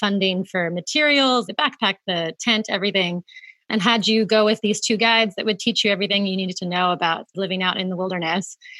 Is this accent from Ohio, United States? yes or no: no; Florida, United States; So I grew up in Florida, so there was a lot of outdoors in terms of the beach, but it's a pretty flat state